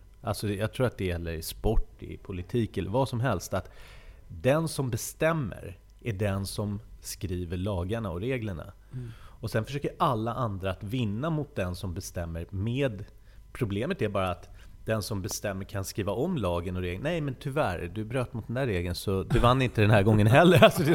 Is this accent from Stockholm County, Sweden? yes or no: yes; Stockholm County, Sweden; som vi var från Västerort